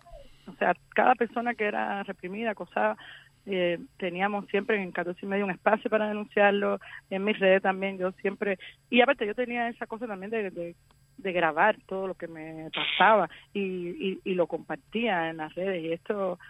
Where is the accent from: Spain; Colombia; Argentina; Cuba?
Cuba; moved away as an adult; yo salí de Cuba en octubre de 2022, pero decidí irme en enero.